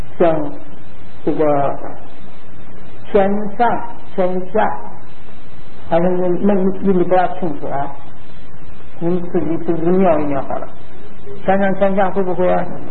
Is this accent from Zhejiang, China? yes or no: no; Beijing, China; 我们北方叫鸡子，这个人念我们土话的啊。鸡子就是鸡蛋的意思。尤其咱们北京人啊，天津人啊，都说鸡子。